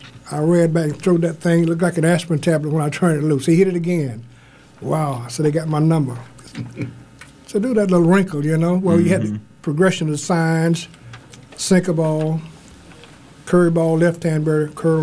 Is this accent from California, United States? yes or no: no; Alabama, United States; And we had guys who had played baseball in my hometown. By the way, I'm from Alabama